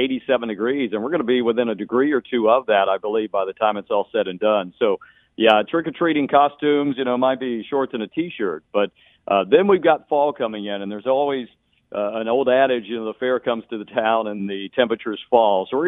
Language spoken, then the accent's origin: English; Atlanta, Georgia, United States; it really was close to the station I grew up listening to in Atlanta.